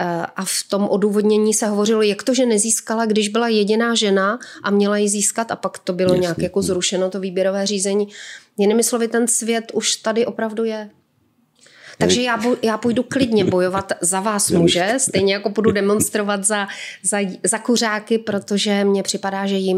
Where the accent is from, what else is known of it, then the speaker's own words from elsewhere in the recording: Ostrava, Moravian-Silesian Region, Czechia; my jsme oba z Ostravy, normálně si tykáme, známe se leta